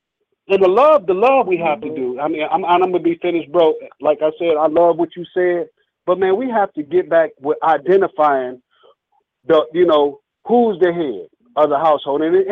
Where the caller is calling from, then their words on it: Muskogee, Oklahoma, United States; I'm calling from Muskogee, Oklahoma.